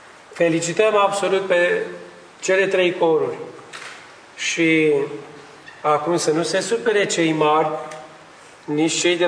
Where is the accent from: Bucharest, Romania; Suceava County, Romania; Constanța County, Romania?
Suceava County, Romania; born there; să fiu demn că sunt român, să fiu demn că sunt născut pe pământul acesta aici al Bucovinei, că am o tradiție, că am un port, că nu sunt al nimănui, că am o spiță, că am un neam.